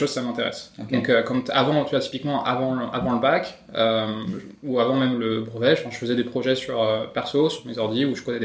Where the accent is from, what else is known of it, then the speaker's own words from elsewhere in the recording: Angers, Pays de la Loire, France; now in Paris, France; Et moi, clairement, maintenant, je me considère parisien. Mais non, je viens d'Angers.